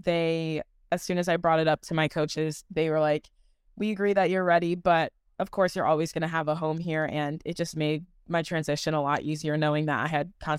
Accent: Michigan, United States; I'm originally from Michigan, so a Midwest kind of vibe.

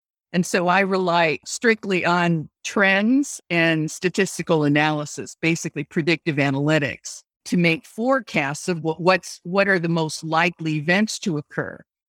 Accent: Japan; Whether it was my background of growing up in Japan and then experiencing the Vietnam War through my father's work

